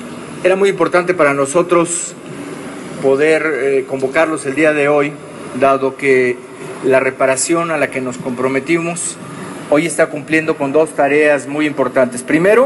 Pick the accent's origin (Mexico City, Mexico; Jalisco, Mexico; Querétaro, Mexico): Mexico City, Mexico; a todos los que somos pues capitalinos